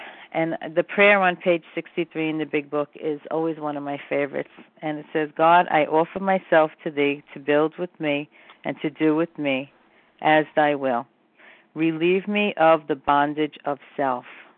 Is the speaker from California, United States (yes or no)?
no; Brooklyn, New York, United States; I'm not turning my life over to anybody. I'm from Brooklyn.